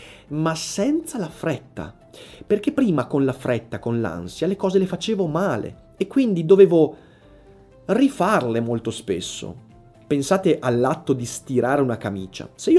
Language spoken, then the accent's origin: Italian; Vicenza, Veneto, Italy; essere un polentone, come si suol dire qui dalle mie parti, non qui ad Enna, ma qui a Vicenza.